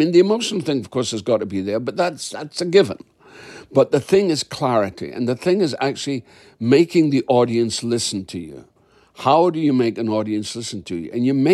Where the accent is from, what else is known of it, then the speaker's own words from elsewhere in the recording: Scotland, United Kingdom; I'm a Scot, so English films didn't mean anything to me.